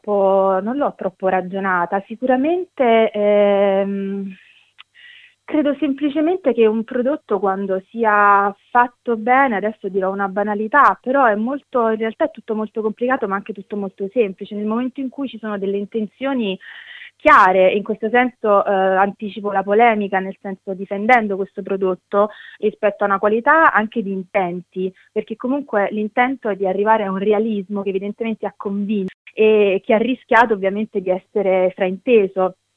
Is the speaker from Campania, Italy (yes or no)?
yes; Naples, Campania, Italy; da buona napoletana faccio le corna.